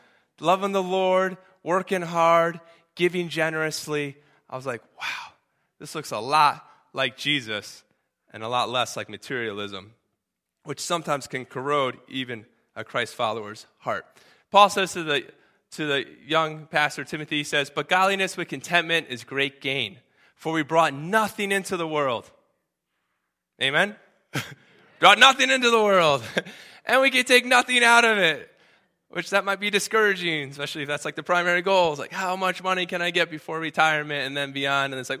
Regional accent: United States; being American, I'll just speak on American terms

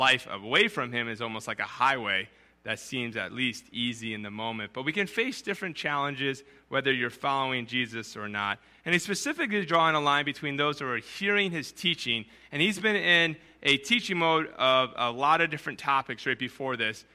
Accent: New Hampshire, United States; When I was growing up in New Hampshire, we rented a farmhouse our first year there

